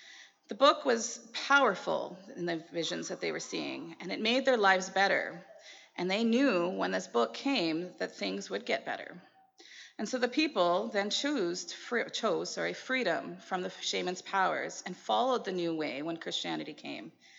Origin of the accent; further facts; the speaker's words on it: Assiniboia, Saskatchewan, Canada; And we have found freedom growing up in Assiniboia as kids, then following Jesus and coming up to Saskatoon for schooling.